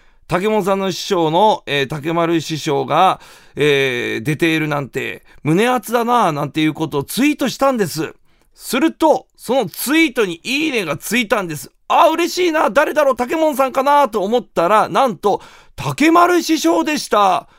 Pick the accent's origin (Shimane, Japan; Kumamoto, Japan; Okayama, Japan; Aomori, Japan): Kumamoto, Japan; 正直言って僕、熊本出身だしな。